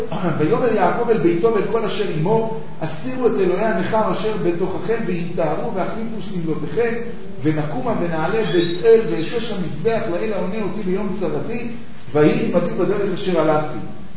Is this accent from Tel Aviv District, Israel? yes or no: yes; Tel Aviv, Tel Aviv District, Israel; אנחנו בתור תל אביבים, שגדלנו בתל אביב